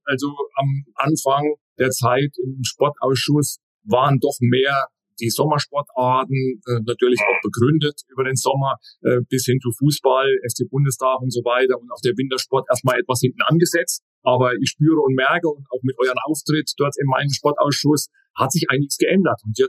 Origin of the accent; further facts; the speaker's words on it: Oberhof, Thuringia, Germany; Oberhof ist meine Heimat. So wie Suhl, so wie Thüringen, so wie die Region, wo ich geboren bin, wo ich groß geworden bin.